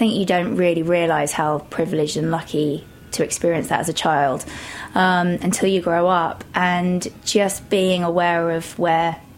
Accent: West Midlands, United Kingdom; Shropshire. So it's kind of on the border of the Midlands and Wales. In your typical kind of rolling hills, a little black and white cottage with a stream and a waterfall.

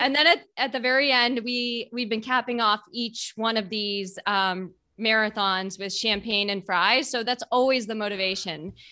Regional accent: Boston, Massachusetts, United States; I grew up in Boston and I've run it. It was my fifth time running it.

